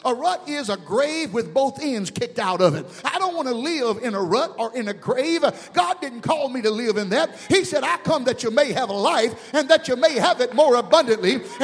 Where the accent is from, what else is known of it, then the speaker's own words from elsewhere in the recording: Mobile, Alabama, United States; moved away as an adult; also born or lived in Panama City, Florida; I left Mobile, Alabama, my hometown, at the early age of 18. I moved to Panama City, Florida.